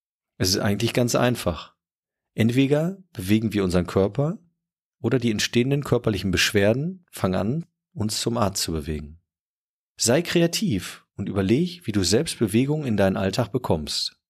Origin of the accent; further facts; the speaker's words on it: Münster, North Rhine-Westphalia, Germany; Als Münsteraner möchte ich nachfolgend zwei wunderbare Sportarten bzw. körperliche Betätigung bewerben.